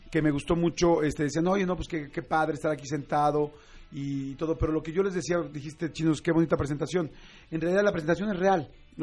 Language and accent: Spanish; Mexico; yo, en lo personal, como mexicano, me siento muy orgulloso